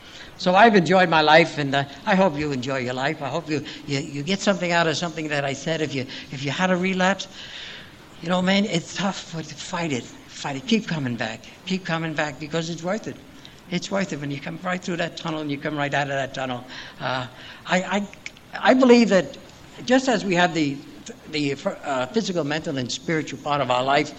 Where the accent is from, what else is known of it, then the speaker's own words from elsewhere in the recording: Brooklyn, New York, United States; I was from Brooklyn anyway.